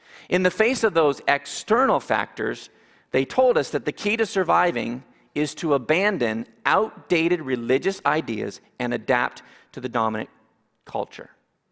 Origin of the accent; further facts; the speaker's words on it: Canada; I'm Canadian.